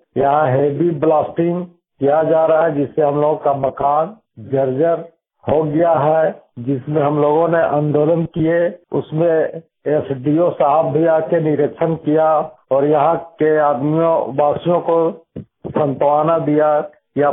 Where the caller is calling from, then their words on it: Tarmi, Jharkhand, India; ग्राम तारमी, टोला प्रबंधा बस्ती के से बोल रहा हूँ। मेरे गांव तारमी कोलियरी के आधा किलोमीटर की दूरी पर बसा हुआ है। यहाँ लगभग 150 घर का बसिंदा है